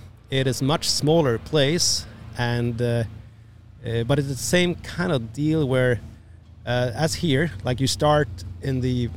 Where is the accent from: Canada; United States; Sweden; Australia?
Sweden; northern Sweden; English is a second language; Northern Sweden. I grew up in a tiny little village. This is still my home village.